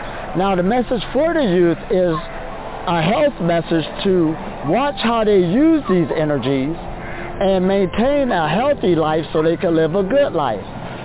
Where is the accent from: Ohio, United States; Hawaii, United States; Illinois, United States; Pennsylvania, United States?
Ohio, United States; I'm from Ohio, USA.